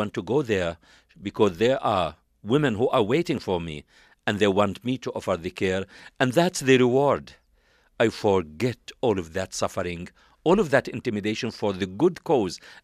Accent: Jabalia, Gaza Strip, Palestine; I am Palestinian from the Jabalia refugee camp.

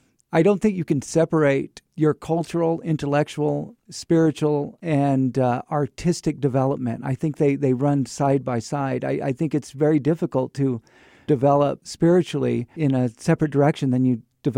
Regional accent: Fresno, California, United States; also born or lived in Livermore; I transferred from a high school in Livermore back to Fresno, which was my hometown, but I hadn't lived there in years.

